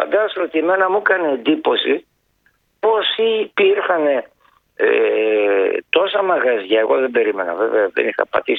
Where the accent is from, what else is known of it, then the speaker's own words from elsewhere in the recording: Giannitsa, Central Macedonia, Greece; από τα Γιάννητσα. Γενικότερα όμως Πέλας. Τα Γιάννητσα είναι μία... Ήτανε μέχρι πριν από κάποια χρόνια μια ημιαγροτική περιοχή. Μια ημιαγροτική πόλη.